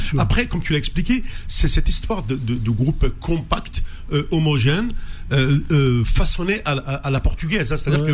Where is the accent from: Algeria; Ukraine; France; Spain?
Algeria